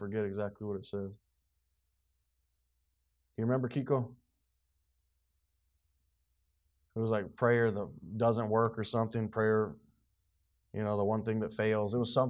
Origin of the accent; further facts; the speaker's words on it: United States; praise God, I'm an American. I live in America